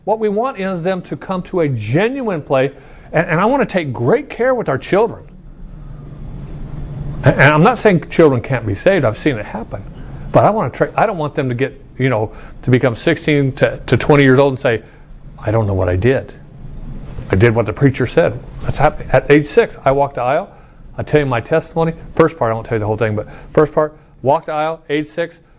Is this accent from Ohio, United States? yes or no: no; Chandler, Arizona, United States; Hey, I grew up in Chandler, Arizona.